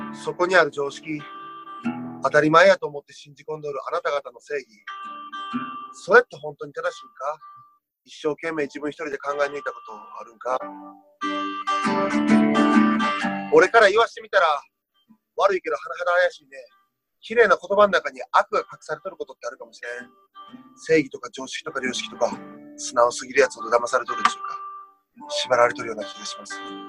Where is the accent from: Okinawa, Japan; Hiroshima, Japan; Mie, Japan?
Mie, Japan; 三重県出身なんですけど、三重県の県内有数の進学校に入って